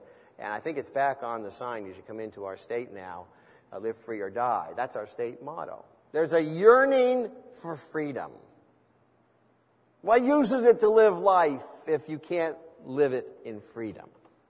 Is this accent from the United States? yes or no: yes; United States; born there; well, thank the Lord I was born in America. Not that there's anything wrong with China, but I just prefer America. See? I grew up with that in my being.